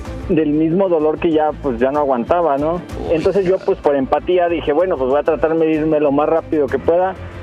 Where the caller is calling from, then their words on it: Mexico City, Mexico; De aquí, de la Ciudad de México.